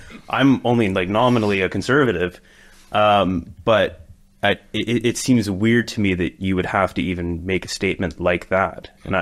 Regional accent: Canada; now in United Kingdom; Yeah, well, I mean, speaking like as a Canadian-American immigrant, Ofcom is just bizarre to me.

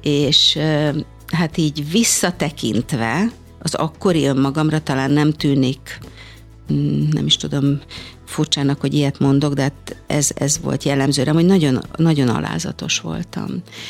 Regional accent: Budapest, Hungary; egy körzeti rendelőben nőttem fel a 3. kerületben, ahol anyu főnővérként dolgozott

